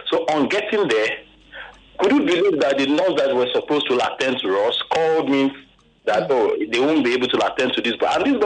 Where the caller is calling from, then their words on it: Lagos, Nigeria; I'm calling from Lagos.